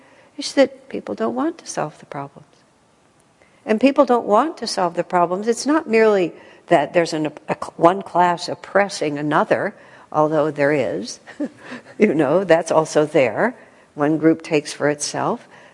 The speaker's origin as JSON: {"language": "English", "country": "United States", "tie": "born or raised there", "said": "Growing up in America, having traveled only a little bit in Europe"}